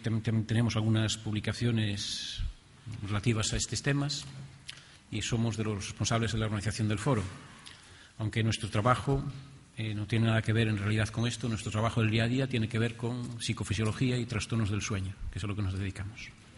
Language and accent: Spanish; Galicia, Spain; now in Granada, Spain; yo soy gallego y trabajo en la Universidad de Granada.